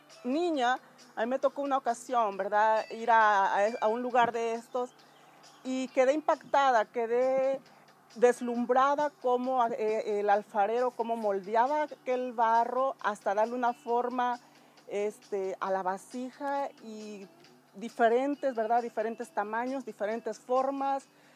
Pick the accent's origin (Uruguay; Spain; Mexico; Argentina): Mexico; soy mexicana.